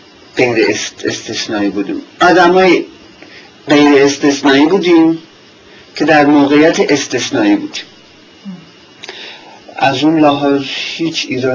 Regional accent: Iran; moved away; من با یه حالت قهر از ایران اومدم بیرون.

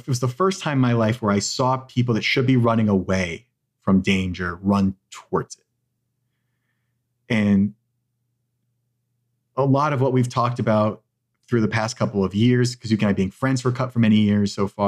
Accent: Vermont, United States; So I grew up in Vermont, in New England, and we didn't have a baseball team.

